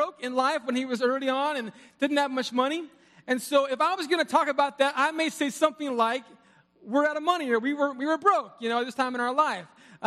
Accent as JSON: {"language": "English", "region": "Oregon", "country": "United States", "tie": "born or raised there", "said": "So many of you know that I grew up in the Northwest in a small town in Oregon, and I love Oregon"}